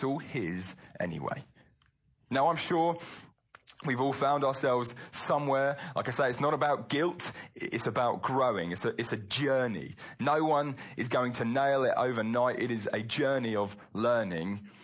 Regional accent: England, United Kingdom; Now, I get it, we're all English.

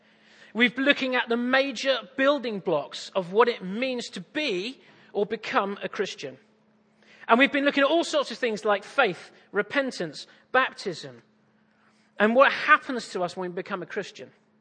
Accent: East of England, United Kingdom; I'm from East Anglia.

